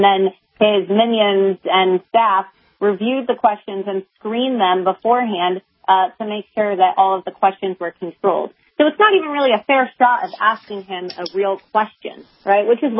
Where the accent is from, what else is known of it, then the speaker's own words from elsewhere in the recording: New York City, New York, United States; his first stop was in my hometown of New York City